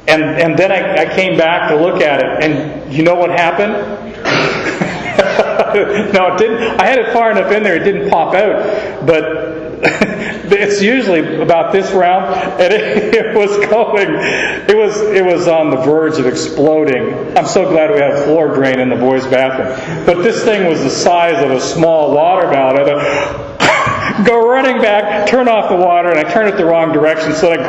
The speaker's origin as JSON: {"language": "English", "country": "United States", "said": "As an American, we believe that because God is on our side, we're going to win."}